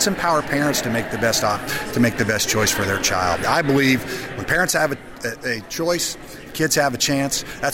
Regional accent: Indiana, United States; You know, I'm from Indiana, where we've been very bold in finding the kind of reforms that make that happen.

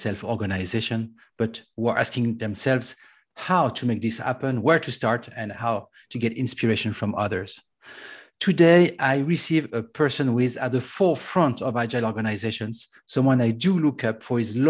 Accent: France; accent: French; English is a second language; You have my French accent, so it's going to be this globish style.

